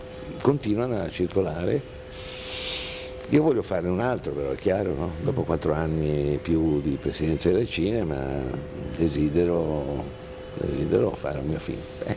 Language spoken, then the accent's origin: Italian; Genoa, Liguria, Italy; Io sono genovese, poi ho girato